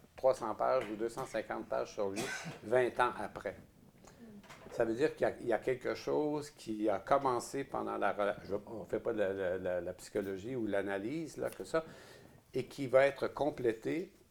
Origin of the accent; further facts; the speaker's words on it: Quebec, Canada; Je suis né au Québec, dans une maison sans lit, j'ai grandi dans le bois